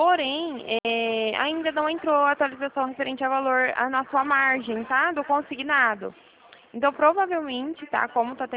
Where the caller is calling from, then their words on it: Presidente Prudente, São Paulo, Brazil; Eu falo de Presidente Prudente, tá? Da Central de Atendimento.